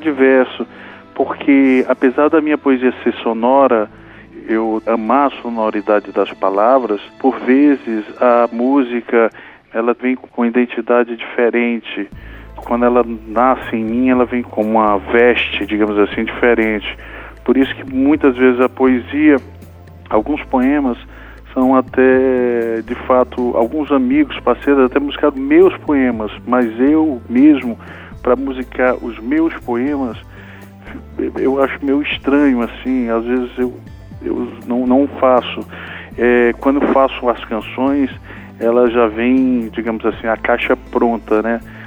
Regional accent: Fortaleza, Ceará, Brazil; born there; Então, eu nasci na Praia de Iracema, Praia dos Amores, em Fortaleza, Ceará, uma praia reduto de boêmios, de artistas

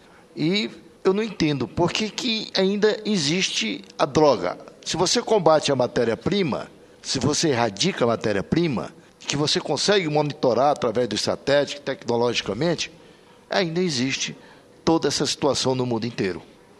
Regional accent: Amazon, Brazil; como amazônida, eu também não poderia deixar de cumprimentar Vossa Excelência

